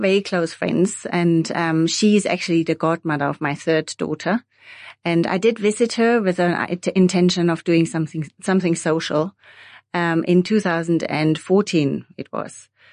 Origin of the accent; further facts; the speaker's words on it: Germany; now in Namibia; I'm actually from Germany.